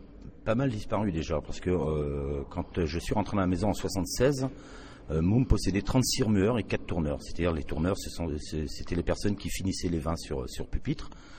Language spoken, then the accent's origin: French; Grand Est, France; born there; Je suis né en Champagne, mais je ne suis pas né dans le Champagne